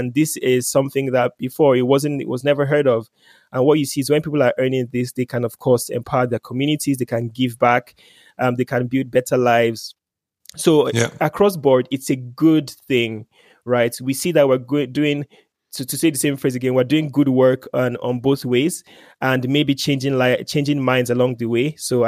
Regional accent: Lagos, Nigeria; I grew up in Lagos, Nigeria.

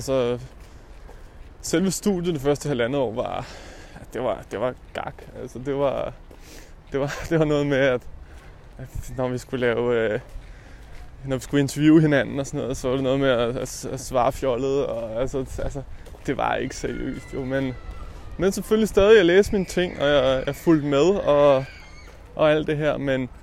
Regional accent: Hvidovre, Capital Region of Denmark, Denmark; Jeg var fra Hvidovre. Jeg var taget til Aarhus. Jeg kendte 0 mennesker i byen.

